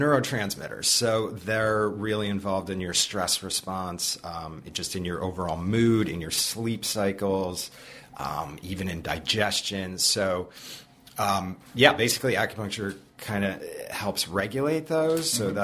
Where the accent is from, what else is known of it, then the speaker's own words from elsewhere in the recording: Connecticut, United States; now in West Hartford, United States; We're both from Connecticut, and we moved back to start our practice here.